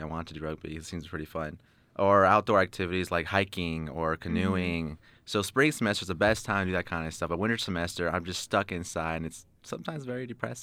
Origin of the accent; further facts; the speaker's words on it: California, United States; I'm from California, so the coldest it gets is like 60 to 50 degrees.